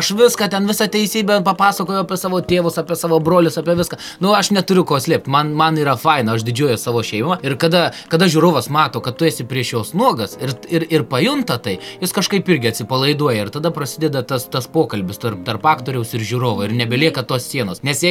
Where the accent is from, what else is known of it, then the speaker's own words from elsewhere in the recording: Samogitia, Lithuania; Nes aš negaliu lietuvišką te pasakyti, ką aš galiu žemaitišką visko išsakyti. Nu tada tep nuo dūšių, sen tep normalė. Nes nu mes žemaitė esam tokie dūšių žmonės.